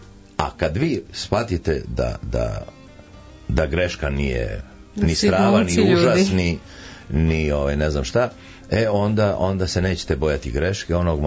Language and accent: Serbian; Belgrade, Serbia; first language Macedonian; Prvi je moj maternji jezik koji je u sred Beograda bio makedonski. I moji tad nisu znali, su došli, ja sam rođeni Beograđanin i tako dalje, ali oni još nisu znali da li će ostati u Beogradu ili će se vratiti u Makedoniju.